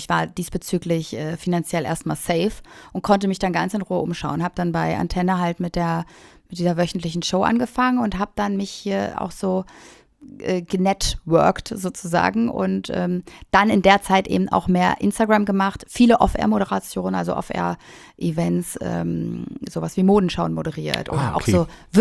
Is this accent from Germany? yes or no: yes; Baltic coast, Germany; Und dann hatte ich auch ein bisschen Sehnsucht manchmal zu meiner Heimat und zur Ostsee.